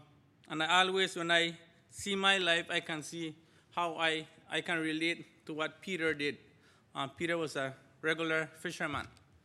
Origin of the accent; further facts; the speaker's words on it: Belize; accent: Spanish; first language Spanish; English is a second language; I'm from Belize. I hope you understand my English. And I'll please forgive me if my Spanglish comes out. I have a Spanish accent now and again. It comes up, reminds me that I speak Spanish